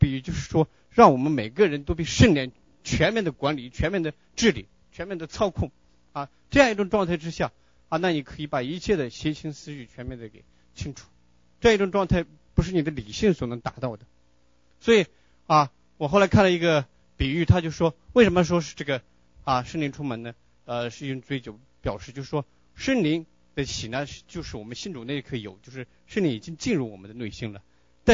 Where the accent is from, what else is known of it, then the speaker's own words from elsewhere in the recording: Qinghai, China; 我们老家是在青海那个地方，喝酒很厉害，我八岁就开始喝酒啊